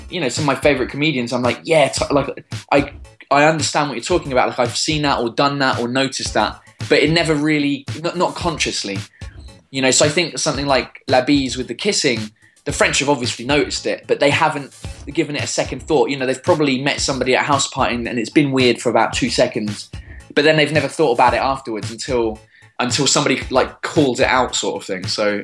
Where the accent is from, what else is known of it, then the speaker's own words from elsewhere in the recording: England, United Kingdom; When I speak French with a French accent, so people don't believe me that I'm English.